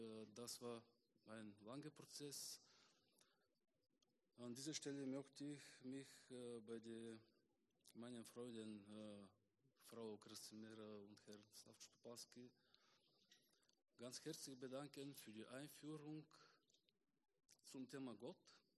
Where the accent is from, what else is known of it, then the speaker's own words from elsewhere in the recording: Bulgaria; ich komme aus Bulgarien.